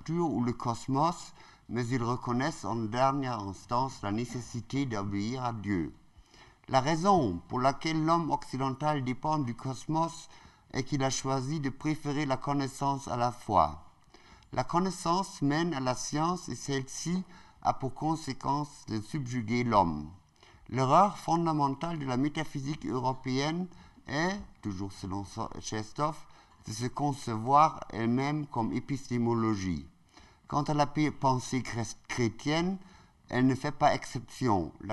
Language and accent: French; Germany; French is a second language; de m'avoir invité en tant qu'Allemand